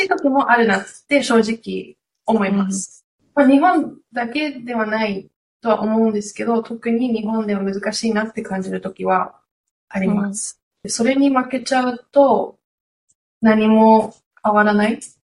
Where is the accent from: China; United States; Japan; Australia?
Australia; 私、オーストラリアに育ったんですけど、